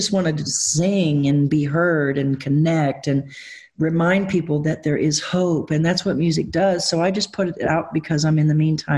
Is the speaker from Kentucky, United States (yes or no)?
yes; Kentucky, United States; born there; also born or lived in Nashville, Tennessee; So I was born in Kentucky, 1964. We moved to Hollyweird, went there, came back. If you read the book, we're like literally in the U-Haul at pretty much every couple of years. My mother, Gypsy, we come to Nashville in 1978.